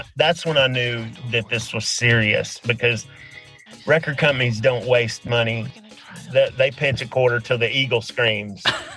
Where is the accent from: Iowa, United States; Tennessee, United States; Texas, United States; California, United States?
Tennessee, United States; Memphis; I'm from Memphis, Tennessee. So I'm from the, you know, Nashville school of, you know, country duets